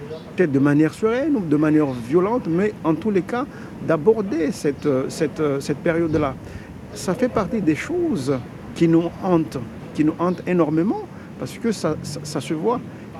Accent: Mayotte; parce que par exemple, chez nous, à Mayotte, la langue comme violence

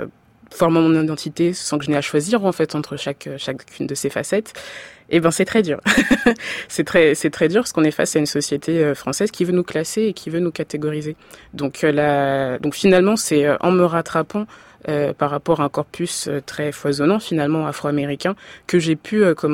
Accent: Orléans, Centre-Val de Loire, France; born there; moi, je suis née à Orléans, donc voilà, petite ville du Loiret.

